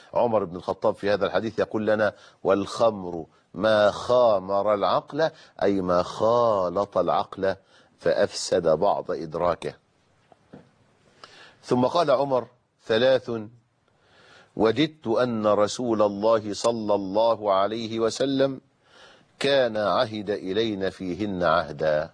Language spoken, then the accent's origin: Arabic; Egypt; وكانوا بيسموها عندنا في مصر البوظة